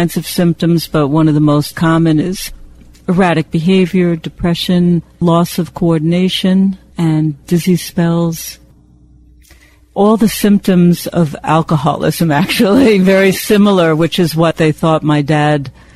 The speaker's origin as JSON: {"language": "English", "town": "Brooklyn", "region": "New York", "country": "United States", "tie": "born there", "said": "My birthday is January 2nd, 1950, so I'm 60 years old. I was born in Brooklyn, New York."}